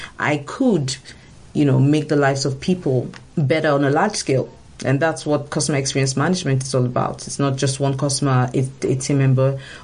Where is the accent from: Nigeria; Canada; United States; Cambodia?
Nigeria; I come from Africa, and Nigeria in particular